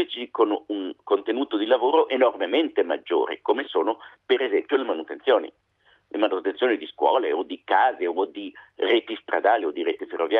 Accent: Milan, Lombardy, Italy; io milanese, che tifo per il ponte sullo stretto.

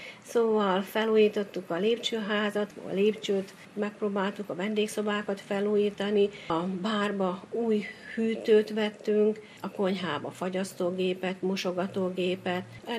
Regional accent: Hungary; Úgy érzem, magyar vagyok

